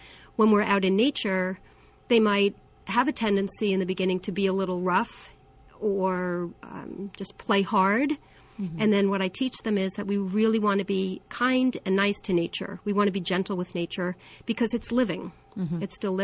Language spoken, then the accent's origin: English; Long Island, New York, United States; now in San Francisco, United States; Yes, I grew up on Long Island.